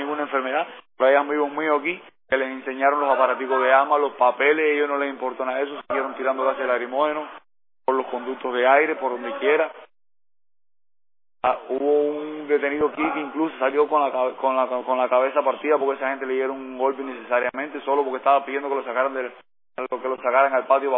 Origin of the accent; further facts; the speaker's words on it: Cuba; now in United States; Soy cubano.